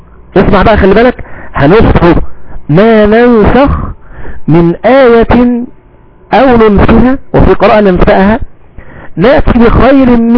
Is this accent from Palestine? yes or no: no; Egypt; احنا عندنا في مصر كده مثال عام يقول ايه